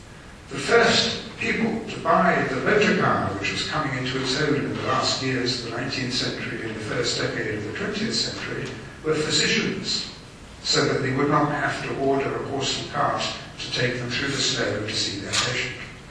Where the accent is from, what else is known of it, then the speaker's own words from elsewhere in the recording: London, United Kingdom; I remember as a schoolboy growing up in London, not many years after the Second World War had ended